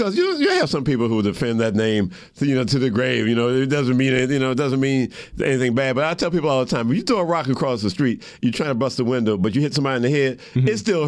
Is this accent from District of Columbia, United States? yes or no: yes; Washington, District of Columbia, United States; born there; I was born in Washington, D.C.